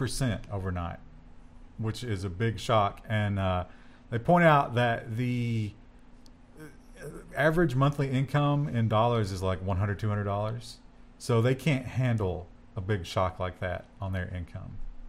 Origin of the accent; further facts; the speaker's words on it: United States; because I am an American and I don't care about certain European countries